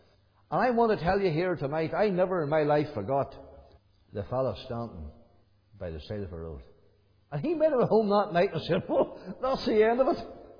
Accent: Glenanne, Northern Ireland, United Kingdom; background I would have had as a young lad growing up was there was a CEF meeting came to Corky's Corner. I'm from Glenan, near Marky Till.

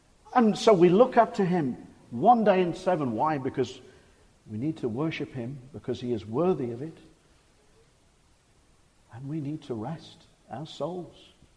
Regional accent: Seychelles; I was a young boy growing up in the Seychelles Islands, small island

